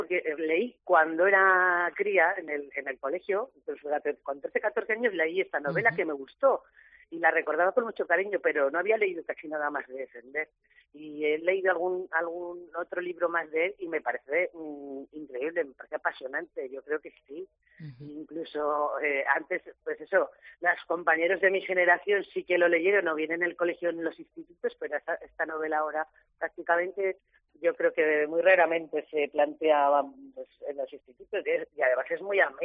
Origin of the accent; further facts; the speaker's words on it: Aragon, Spain; pero bueno, somos aragoneses